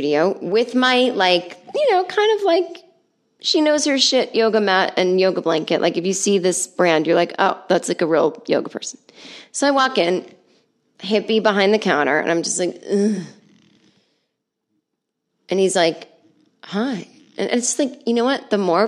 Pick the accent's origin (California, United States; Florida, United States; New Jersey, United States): California, United States; Los Angeles; I don't mean to sound like a jerk, but I'm from Los Angeles.